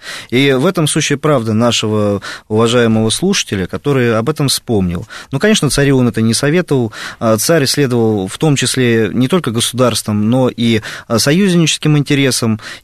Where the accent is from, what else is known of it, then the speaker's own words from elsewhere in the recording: Moscow, Russia; Я коренной москвич